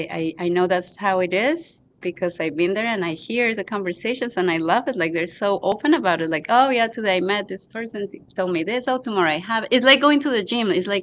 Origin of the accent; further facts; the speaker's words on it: Colombia; I'm from Colombia